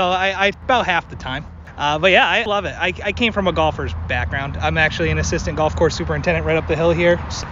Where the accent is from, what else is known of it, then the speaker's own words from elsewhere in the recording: Troy, New York, United States; I'm from Troy, New York, actually.